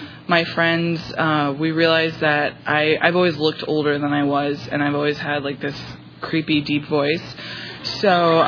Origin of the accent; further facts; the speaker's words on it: Fort Myers, Florida, United States; I am from Fort Myers, Florida. Grew up with an older sister.